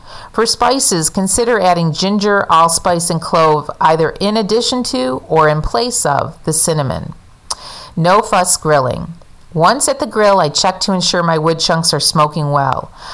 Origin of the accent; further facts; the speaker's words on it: New York, United States; In my home state of New York, there are over 25 varieties of apples.